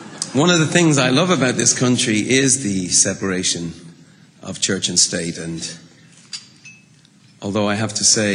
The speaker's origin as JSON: {"language": "English", "country": "Ireland", "said": "but be warned, I am Irish."}